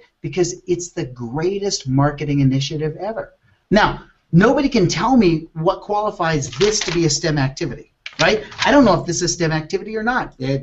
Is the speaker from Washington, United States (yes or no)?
no; Colorado, United States; It's not just because I'm from Colorado, right?